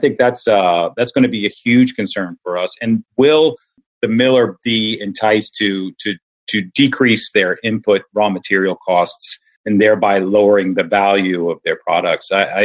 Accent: United States; moved away as an adult; now in Philippines; So it's not a problem to be an American, but just being an expatriate in this environment.

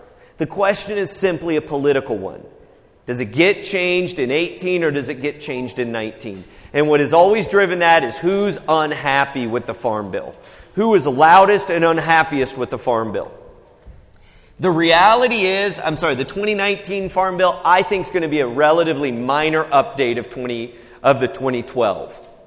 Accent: Midwest, United States; I'm from the Midwest. I realize that's oftentimes coming out here kind of a dirty word.

